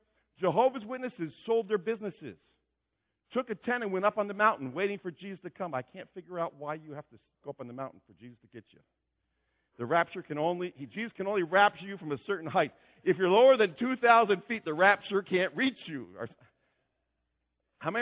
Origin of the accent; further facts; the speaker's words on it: Pennsylvania, United States; It's an embarrassment to me, and I'm from Pennsylvania, you know?